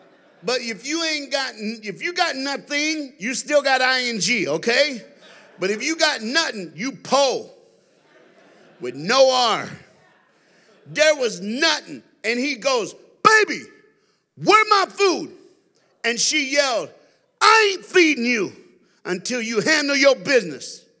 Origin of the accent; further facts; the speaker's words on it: Florida, United States; I'm from South Florida, I'm black, and I'm a preacher. So you have a southern black preacher in the middle of Iowa.